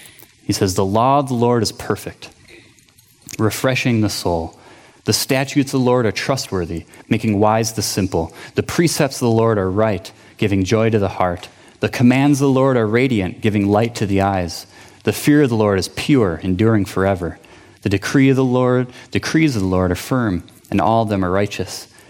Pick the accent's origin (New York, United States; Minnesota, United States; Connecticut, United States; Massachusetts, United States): Minnesota, United States; Saint Paul; But I grew up in the cities. I grew up in St. Paul